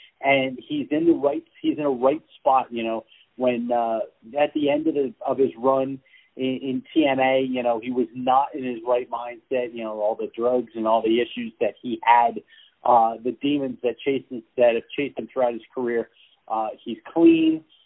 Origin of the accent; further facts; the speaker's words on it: Tampa, Florida, United States; Oh, that team in Tampa, which is in my hometown. Oh, yeah, that's where I'm from.